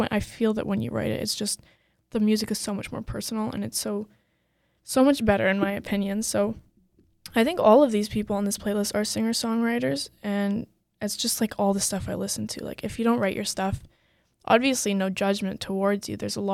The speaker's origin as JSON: {"language": "English", "town": "Toronto", "region": "Ontario", "country": "Canada", "tie": "born or raised there", "lives_now": "Waterloo, Canada", "said": "I'm from Toronto. That's where I'm born and raised, grew up there."}